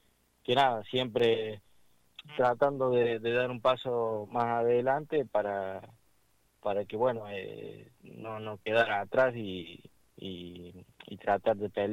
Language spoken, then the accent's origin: Spanish; Villa del Totoral, Córdoba, Argentina; yo soy de Villa del Totoral, de Córdoba, a 30 kilómetros de Jesús María, tengo 21 años